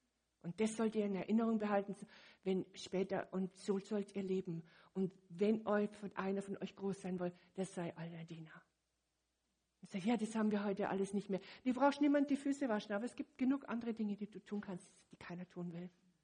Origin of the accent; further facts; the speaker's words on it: Munich, Bavaria, Germany; wo ich noch als Kind in München aufgewachsen bin